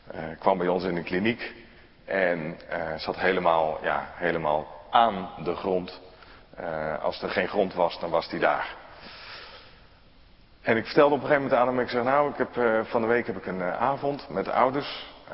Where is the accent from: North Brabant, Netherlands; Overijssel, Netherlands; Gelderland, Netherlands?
Gelderland, Netherlands; Scherpenzeel; Ik kom hier niet vandaan. Ik kom uit Scherpenzeel. Dat is 10 kilometer van het middelpunt van Nederland.